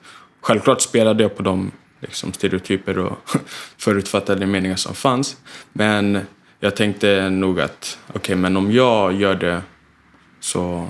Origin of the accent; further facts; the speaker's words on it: Botkyrka, Stockholm County, Sweden; När jag gick i skolan i Tullinge, och Tullinge som del av södra Botkyrka skilde sig ganska kraftigt från där vi kommer från, norra Botkyrka.